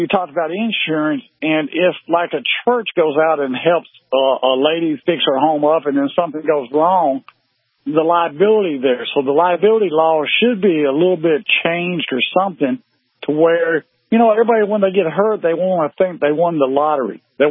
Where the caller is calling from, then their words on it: Alabama, United States; What I called about, I'm from Alabama.